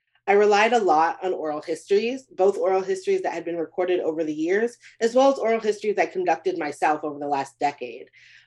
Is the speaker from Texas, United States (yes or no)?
yes; Beaumont, Texas, United States; Babe Dietrichson from my hometown of Beaumont, Texas